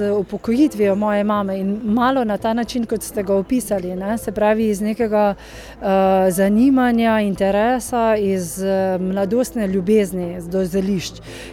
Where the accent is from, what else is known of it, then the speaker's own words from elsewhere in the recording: Žiče, Savinja, Slovenia; Mi prihajamo iz Žič, to je v bližini Žičke Kartuzije ali pa če umestim malo blizu Slovenskih Konjic in imamo zeliščni vrt prav v vasi Žiče